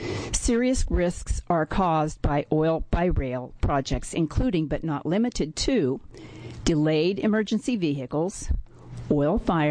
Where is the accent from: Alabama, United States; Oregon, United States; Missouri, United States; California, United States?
Oregon, United States; Eugene; I'm here from Eugene, Oregon.